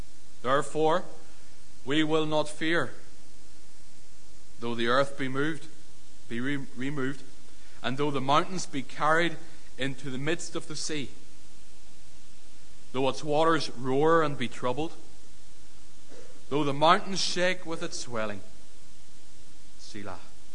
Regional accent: Lurgan, Northern Ireland, United Kingdom; I'm originally from the Lurgan area. Lurgan Baptist would be my home church that I started going to when I was 13, 14 years old

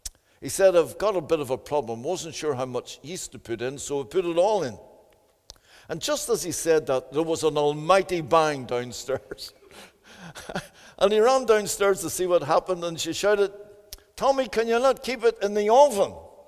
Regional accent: Belfast, Northern Ireland, United Kingdom; born there; I was born on the Donegal Road in Belfast.

